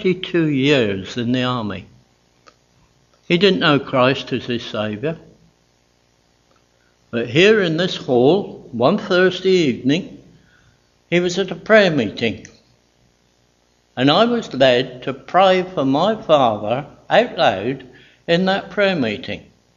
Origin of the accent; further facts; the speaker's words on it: Pakistan; born there; And there was a war in Afghanistan, and where I was born was near the Khyber Pass, where my father was in the British Army.